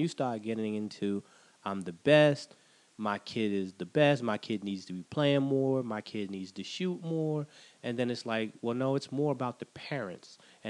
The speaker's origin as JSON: {"language": "English", "town": "New York City", "region": "New York", "country": "United States", "tie": "born or raised there"}